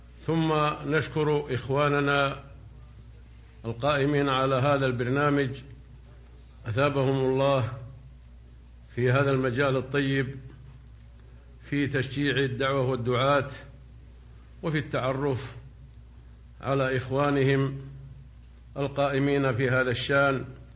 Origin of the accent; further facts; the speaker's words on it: Riyadh, Riyadh Province, Saudi Arabia; هذه عادة كانت عندنا في نجد وفي الرياض بالأخص،